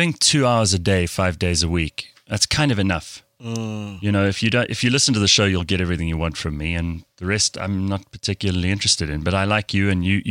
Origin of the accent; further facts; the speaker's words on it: South Africa; I'm from South Africa and I'm white.